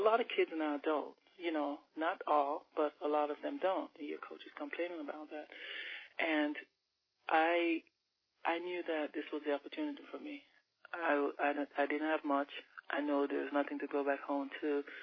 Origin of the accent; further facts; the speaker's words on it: Jamaica; I thought, you know, I was from Jamaica.